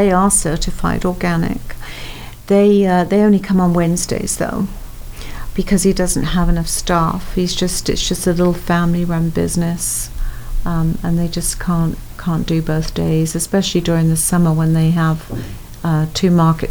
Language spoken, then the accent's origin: English; England, United Kingdom; I don't know if you can realize I'm from England.